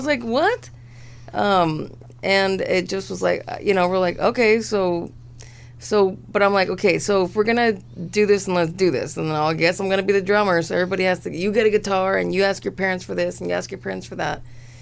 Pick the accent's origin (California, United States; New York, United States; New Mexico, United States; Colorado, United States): California, United States; Highland Park; I was born and raised in Highland Park, California, which is kind of in between Eagle Rock and downtown L.A.